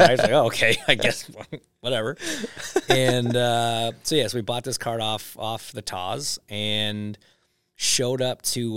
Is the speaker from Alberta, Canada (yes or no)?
no; Markham, Ontario, Canada; So, yeah, I grew up, I was born and raised in Markham.